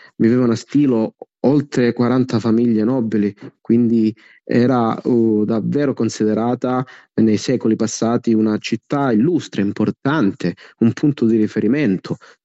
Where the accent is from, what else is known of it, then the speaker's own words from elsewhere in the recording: Calabria, Italy; nella nostra cultura, nelle nostre tradizioni, nella nostra lingua, nel nostro dialetto abbiamo termini che ricordano il passato, quello della Calabria.